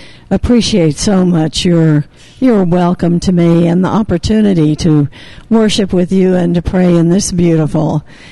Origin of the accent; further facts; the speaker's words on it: Tennessee, United States; So, as Bob knows, I grew up in East Tennessee, and all of my young life was part of a Protestant church there